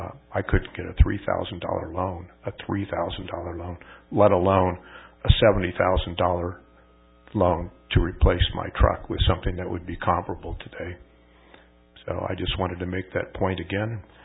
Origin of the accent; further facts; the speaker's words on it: North Hollywood, California, United States; I grew up in Southern California as a child in North Hollywood